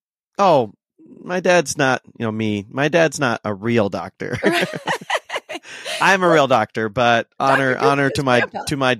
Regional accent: Ashland, Ohio, United States; I grew up born and raised in Ashland, Ohio, North Central Ohio. My parents came from India in the early 70s. I was born in the late 70s and grew up in a Hindu family.

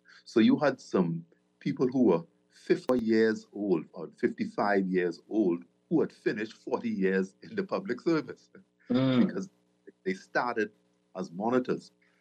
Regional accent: Inagua, Bahamas; Okay, I came from Inagua in 63, which 4 years before majority rule.

